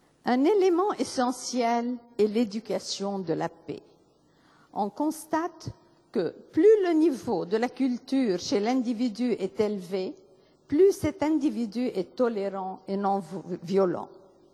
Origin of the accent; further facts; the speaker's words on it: Tyre, South Governorate, Lebanon; Je me suis attachée à ma ville natale, Tyr